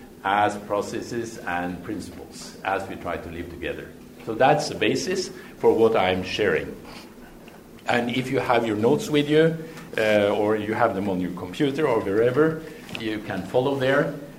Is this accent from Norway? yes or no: yes; Norway; I'm coming from Norway.